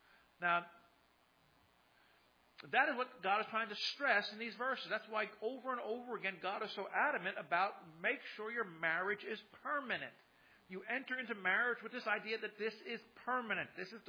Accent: New Jersey, United States; My wife left her family to follow me back to my hometown to stay in New Jersey. We've been here for 32 years.

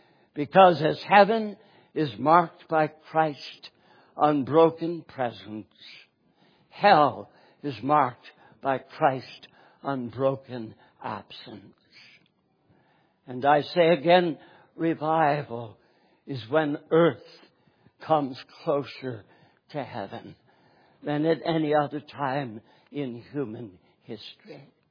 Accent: Schenectady, New York, United States; I grew up in Schenectady, New York, and one of my jobs as a boy was to take out the garbage.

